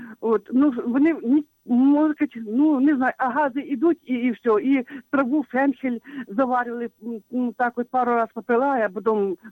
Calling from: Zhytomyr, Zhytomyr Oblast, Ukraine; Я із Житомира.

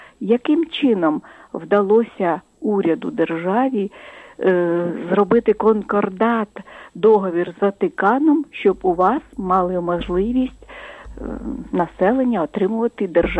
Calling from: Kyiv, Ukraine

